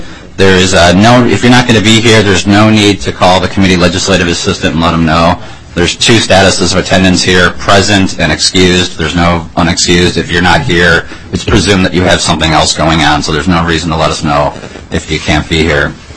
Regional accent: Farmington, United States; I'm from Farmington

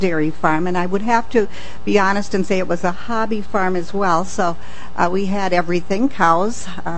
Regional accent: Northfield, Minnesota, United States; I had a great, great childhood growing up in Northfield, Minnesota.

